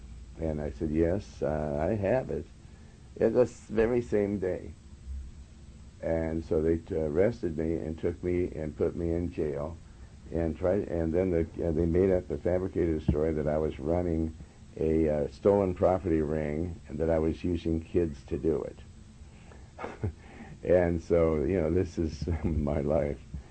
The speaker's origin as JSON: {"language": "English", "region": "Montana", "country": "United States", "moved": "yes", "lives_now": "California, United States", "said": "because I was from Montana. I came here to California."}